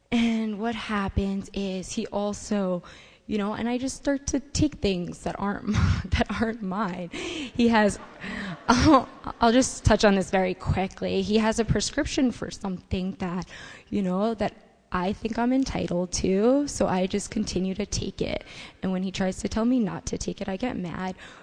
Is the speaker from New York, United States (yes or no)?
yes; New York City, New York, United States; You know, I'm from Brooklyn.